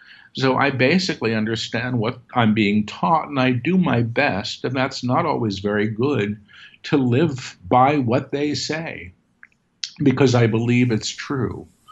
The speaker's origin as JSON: {"language": "English", "town": "Manhattan", "region": "New York", "country": "United States", "tie": "born or raised there", "said": "I grew up in Manhattan, you know, in the 60s."}